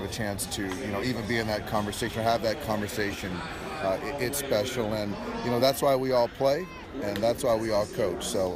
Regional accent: San Diego, California, United States; And, yeah, I'm from San Diego

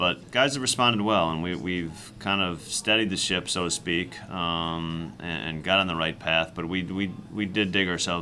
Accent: Milwaukee, Wisconsin, United States; I grew up in Milwaukee. I live in Milwaukee. I made my home there for a while now.

